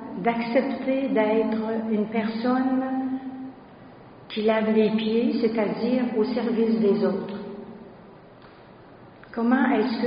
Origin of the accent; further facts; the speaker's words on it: Quebec City, Quebec, Canada; je viens du quartier de Limoilou, alors une famille ouvrière, avec le chapelet en famille à tous les soirs. Et mon père était président de la Saint-Vincent-de-Paul, à Saint-Esprit. J'ai grandi sur la 9e rue.